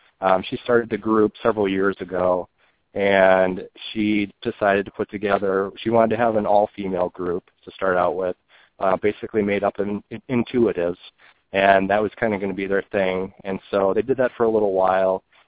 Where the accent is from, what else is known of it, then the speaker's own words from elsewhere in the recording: Wisconsin, United States; moved away as an adult; I'm telling you, I'm from Wisconsin originally, and I've been away from Wisconsin for so long, and when it gets down to 40, I am absolutely freezing.